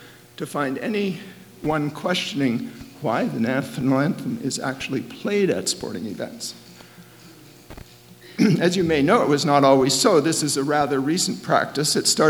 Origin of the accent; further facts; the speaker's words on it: North Dakota, United States; Well, I grew up out in North Dakota, out in the plains, so maybe it was more prevalent there.